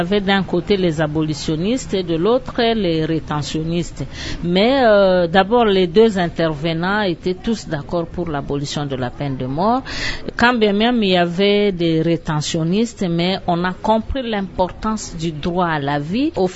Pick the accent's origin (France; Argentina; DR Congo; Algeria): DR Congo; Chez nous, en République démocratique du Congo, on a encore des sérieux problèmes en cette matière-là.